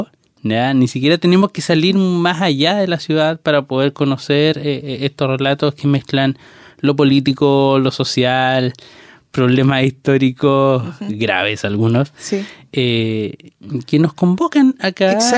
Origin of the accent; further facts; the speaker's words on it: Tomé, Biobío, Chile; Yo no soy de Concepción, yo no soy penquista, jamás me he identificado como penquista, yo soy tomecino.